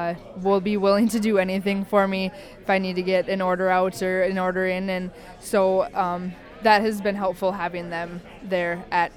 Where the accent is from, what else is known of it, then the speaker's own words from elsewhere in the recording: Carrington, North Dakota, United States; So I am from Carrington, North Dakota, representing the Carrington FFA chapter